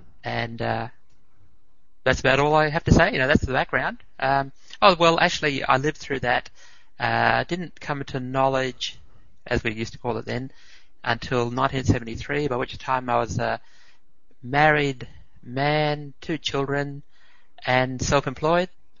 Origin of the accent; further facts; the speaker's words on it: Australia; also born or lived in Switzerland; Well, I was born in Switzerland, came to Australia as a very baby, grew up 5 minutes walk from the beach in a lovely rural suburb